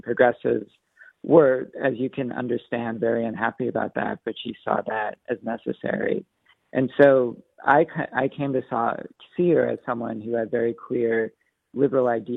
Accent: Wisconsin, United States; I am actually from Wisconsin. I grew up there

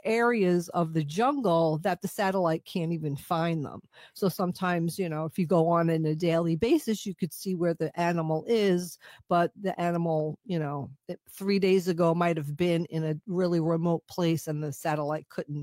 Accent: New York, United States; because I'm from New York, so everything happens fast and we're loud and it's a lot.

